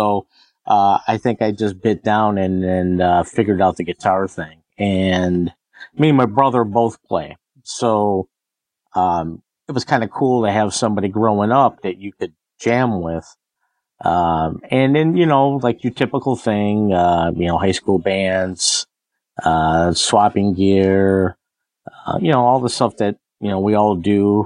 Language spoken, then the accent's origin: English; Michigan, United States; Born and raised in Michigan, but I was born outside of greater Detroit, and then we moved up to northern Michigan, I think, in 77, I think.